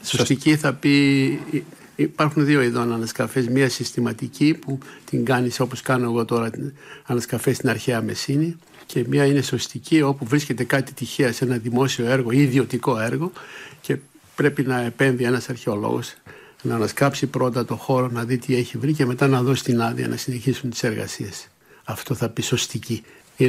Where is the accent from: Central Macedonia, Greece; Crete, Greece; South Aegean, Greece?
Central Macedonia, Greece; Thessaloniki; moved away; Ειδικά όταν έφυγα από τη Θεσσαλονίκη, που η Θεσσαλονίκη... Το περιβάλλον, το οικογενειακό και το φιλικό της οικογένειας απαρτίζονταν από ανθρώπους με κάποια καλλιέργεια. Είχα συνηθίσει σε αυτό το περιβάλλον. Και όταν κατέβηκα στην Ηλία, στον πύργο